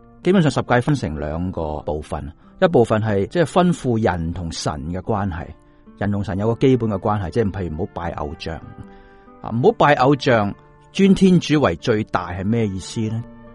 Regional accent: China; 呢个喺其实为我哋中国人啦

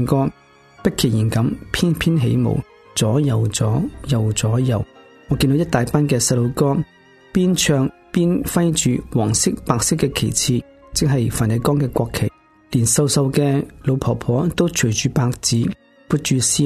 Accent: Hong Kong; 好像我们香港人拍

